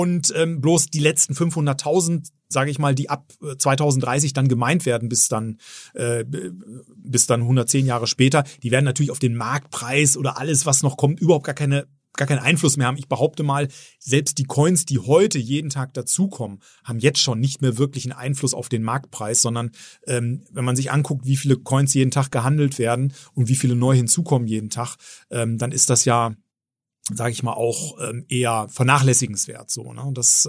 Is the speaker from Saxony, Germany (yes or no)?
no; Bielefeld, North Rhine-Westphalia, Germany; born or raised there